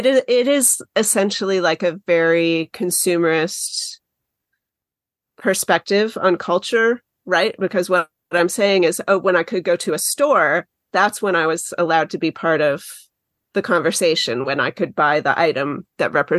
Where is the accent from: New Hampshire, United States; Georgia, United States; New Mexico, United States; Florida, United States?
New Hampshire, United States; Concord; for me, I grew up in Concord, New Hampshire, which is obviously a bustling hub of culture now.